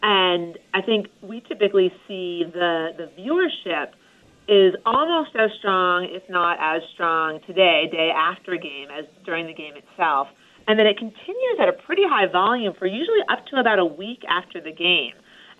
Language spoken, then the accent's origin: English; Boston, Massachusetts, United States; it's probably in part because I'm from Boston